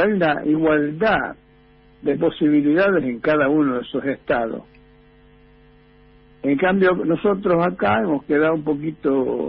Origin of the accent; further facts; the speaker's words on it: La Rioja, Argentina; Yo soy así, un riojano fanático.